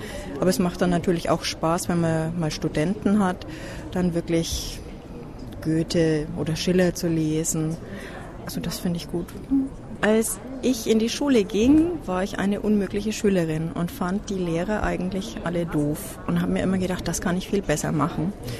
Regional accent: Germany; first language German; now in Trondheim, Norway; Ich komme jetzt aus Trondheim, bin aber eigentlich Deutsche. Geboren 1963.

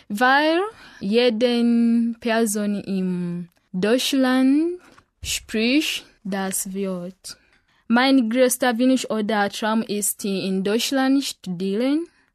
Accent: Masaka, Central Region, Uganda; German is a second language; now in Germany; ich komme aus Uganda. Meine Stadt heißt Masaka. Ich bin im 1997 Jahr geboren und ich bin ein Student. Ich lerne Deutsch

